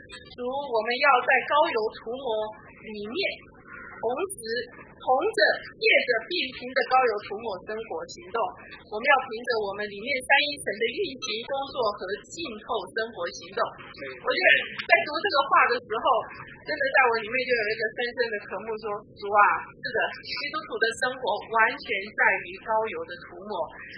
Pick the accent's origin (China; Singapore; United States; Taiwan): China; 那特别呢，对于我们中国人来讲，我觉得我们的文化、我们的传统、我们的伦理，就很容易让我们取代了